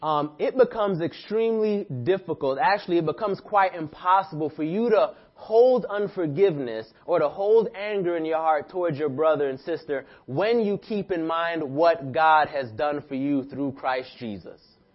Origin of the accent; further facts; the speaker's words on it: New York City, New York, United States; And I'm like, oh, man, I'm from New York. I know what it is.